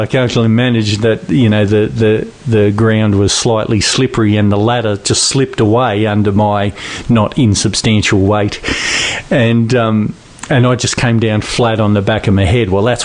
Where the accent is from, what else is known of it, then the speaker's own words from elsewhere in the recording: Australia; Being Australian, a white, male, privileged...